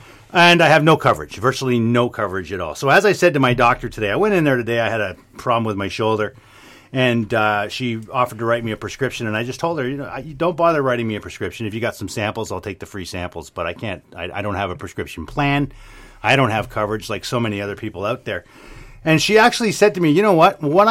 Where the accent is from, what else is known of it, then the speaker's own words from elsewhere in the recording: Canada; But, I mean, as a Canadian, as a person who is, you know, a taxpayer who receives universal health care